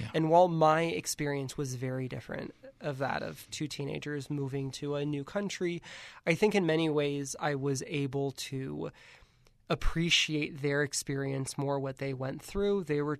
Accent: Miami, Florida, United States; now in San Francisco, United States; what does it mean to be an Iranian American, something that growing up in Miami, living in San Francisco, I never really had to think about.

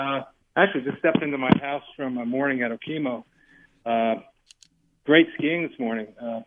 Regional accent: Burlington, Vermont, United States; I grew up in the Burlington area and remember him from many years ago at Bolton Valley.

